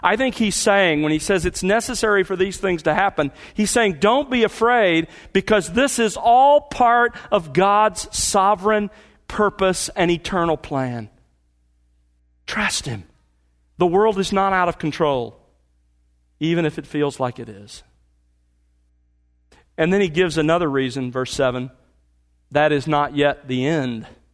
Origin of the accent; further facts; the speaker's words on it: the South, United States; we were raised in the South, moved out there.